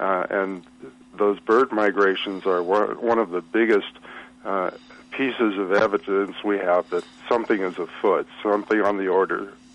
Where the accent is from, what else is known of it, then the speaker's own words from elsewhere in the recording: United States; I grew up in Decatur County, and very reliably in the 1970s, the first turkey vulture would show up on April 1st there, and that's along the Grand River in that watershed.